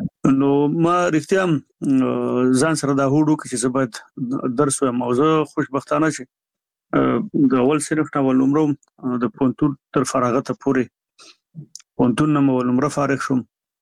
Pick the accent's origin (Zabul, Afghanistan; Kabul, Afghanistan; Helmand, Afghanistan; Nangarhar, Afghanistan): Nangarhar, Afghanistan; born or raised there